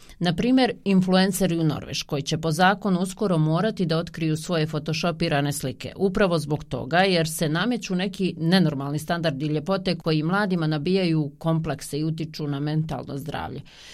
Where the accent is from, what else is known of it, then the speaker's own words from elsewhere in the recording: Montenegro; Ja sam Crnogorka